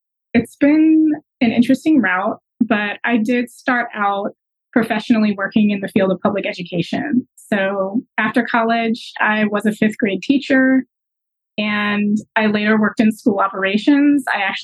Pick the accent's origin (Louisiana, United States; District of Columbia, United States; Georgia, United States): Louisiana, United States; Baton Rouge; I ended up taking a job as a community educator for a small nonprofit in my hometown of Baton Rouge, Louisiana.